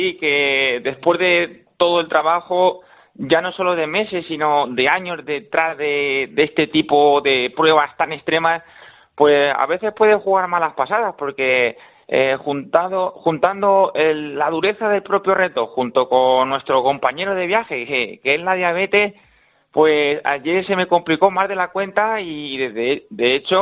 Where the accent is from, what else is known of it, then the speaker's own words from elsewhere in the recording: Castilla-La Mancha, Spain; como buen castellano manchego, digo, voy a promocionar algunos de nuestros edificios emblemáticos